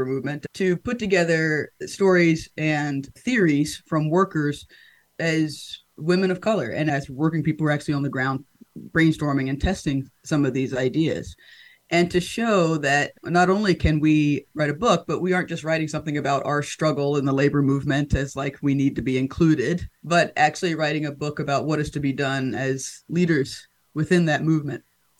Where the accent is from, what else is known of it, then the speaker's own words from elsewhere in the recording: North Carolina, United States; I'm originally from North Carolina. I did not grow up with a labor family or in like a movement kind of environment